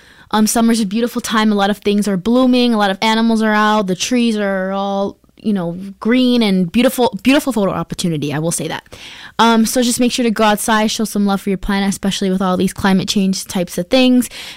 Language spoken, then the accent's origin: English; New York, United States; Like, I'm from New York, so I know that during the summertime, New York usually has these New York restaurant weeks